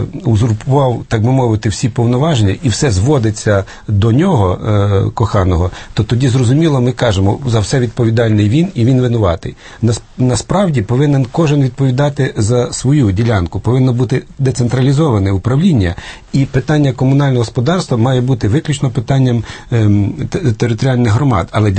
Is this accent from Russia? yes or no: yes; Siberia, Russia; Я народився і виріс у Сибірі. Мої батьки були там політв'язнями, потім на засланні.